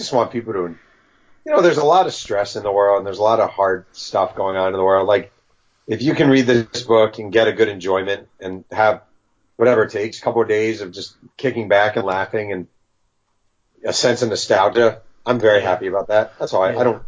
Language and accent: English; New York, United States; Yeah, I was a Generals fan because I grew up in New York.